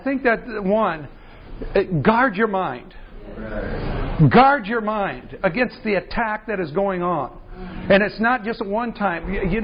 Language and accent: English; Iowa, United States; Well, we come from the United States and Iowa. We get snow all the time.